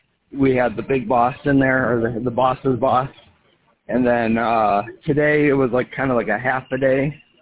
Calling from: London, United Kingdom; Well, I'm in central London.

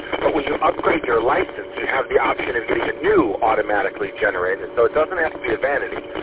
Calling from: Shelby Township, Michigan, United States; Down here in Shelby Township, so 23 in Van Dyke is where I am.

